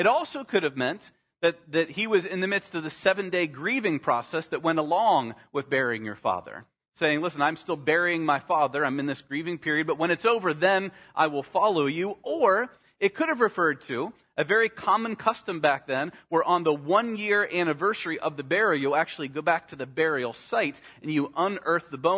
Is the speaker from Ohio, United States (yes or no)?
yes; Winona, Ohio, United States; I did not grow up in the bustling city center of Salem, Ohio. I grew up in Winona.